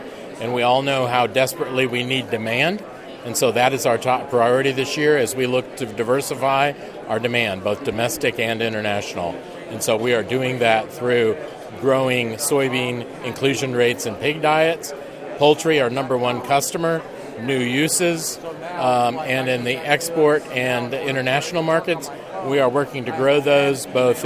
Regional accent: Macon, Mississippi, United States; I'm a farmer from Macon, Mississippi, where I grow corn, soybeans, cotton, cattle, and catfish

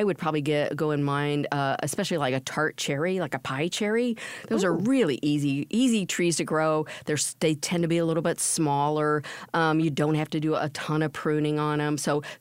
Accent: Illinois, United States; I grew up in Illinois. I mean, right here, and I can remember many of these kind of marches

